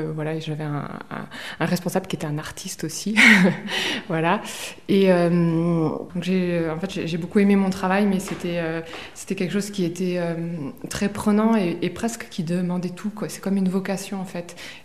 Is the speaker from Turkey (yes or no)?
no; Lourdes, Occitanie, France; moi, je suis un peu une enfant du pays, parce que j'ai grandi à Lourdes